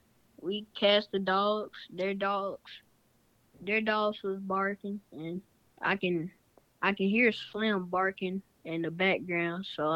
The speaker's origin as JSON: {"language": "English", "town": "Union", "region": "Mississippi", "country": "United States", "said": "I'm from Union, Mississippi, and I'm 10 years old."}